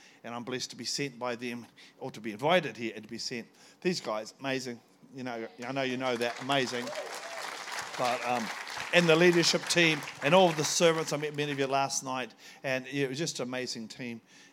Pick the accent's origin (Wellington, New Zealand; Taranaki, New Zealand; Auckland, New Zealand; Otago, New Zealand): Otago, New Zealand; Oamaru; now in Gisborne, New Zealand; Kia ora, I'm from Gizzy. Originally from Oamaru. Worked at Pukeori Freezing Works for 13 seasons.